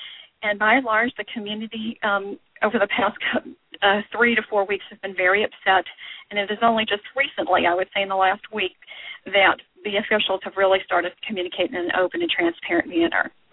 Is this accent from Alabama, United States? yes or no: no; Louisiana, United States; And I'm from Louisiana as well, and I have family in Cajun country, and my family goes back over about 160 years in the Acadiana area. So it's my home place, you know.